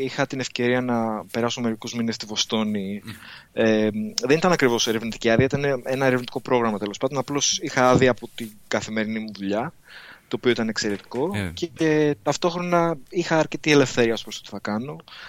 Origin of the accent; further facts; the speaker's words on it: Athens, Attica, Greece; Μεγάλωσα στην Αθήνα, στην Ελλάδα, των δεκαετιών του 70, του 80 και του 90